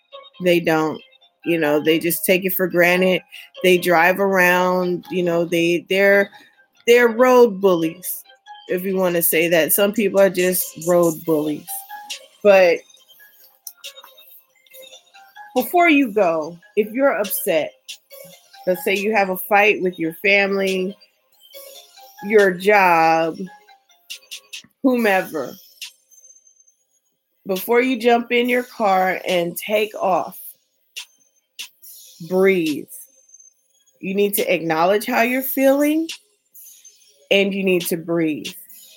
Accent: California, United States; I'm from California, but right now I'm living on the East Coast.

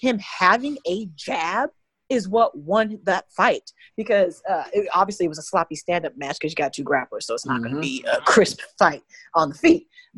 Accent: Utah, United States; I am from Utah. So being from Utah, I obviously was raised around a whole lot of white folks

